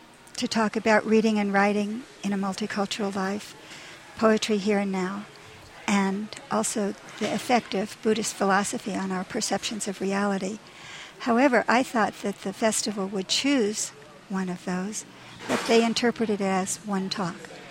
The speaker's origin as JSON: {"language": "English", "region": "New York", "country": "United States", "tie": "born or raised there", "also_born_or_lived": "Korea / Japan / Mexico", "said": "Well, I grew up in New York, but I lived my young life in Asia, in Korea, in Japan."}